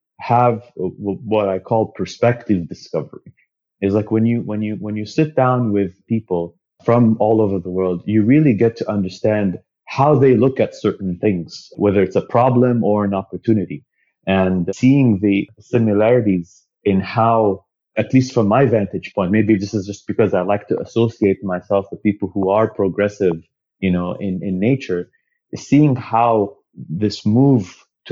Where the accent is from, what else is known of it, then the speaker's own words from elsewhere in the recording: Montreal, Quebec, Canada; also born or lived in Geneva / Saudi Arabia; I was born in Geneva, and the first 8 years of my life were in Saudi Arabia. And then we immigrated to Montreal. Palestinian origins, but obviously because of the situation, we didn't have a passport. I was born with a Jordanian passport.